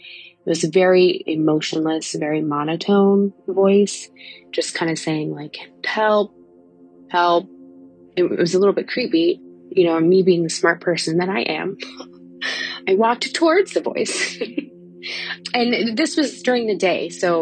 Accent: Ohio, United States; I'm from Ohio.

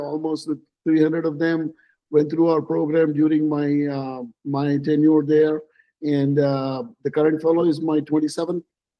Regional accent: Hyderabad, Telangana, India; my hometown that I grew up in Hyderabad, India.

